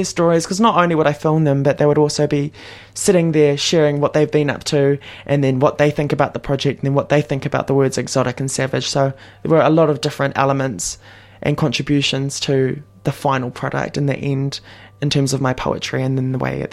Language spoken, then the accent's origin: English; New Zealand; because growing up in New Zealand, I was never ever classified as being part black.